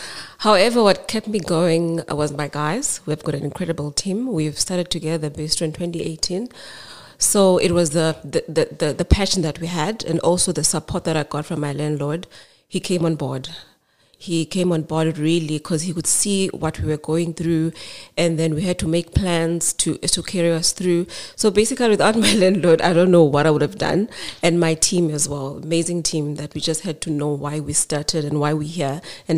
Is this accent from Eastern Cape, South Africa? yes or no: yes; Eastern Cape, South Africa; I'm from the Eastern Cape.